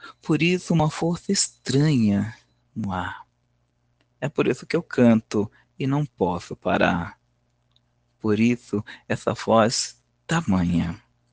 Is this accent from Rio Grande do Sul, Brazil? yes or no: no; São Paulo, Brazil; sou de São Paulo, capital, que é onde eu estou, e me lembrei de você.